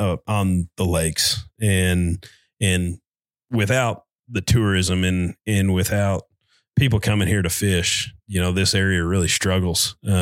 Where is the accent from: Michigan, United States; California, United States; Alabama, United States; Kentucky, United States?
Kentucky, United States; all of our customers find out that we're from Kentucky Lake and they say, oh, well, how's the Asian carp?